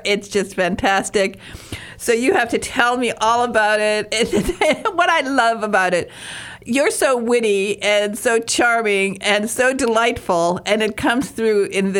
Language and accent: English; Detroit, Michigan, United States; I grew up in Detroit. When I was in third grade, we moved to Detroit, and I lived in Highland Park on Glendale Avenue.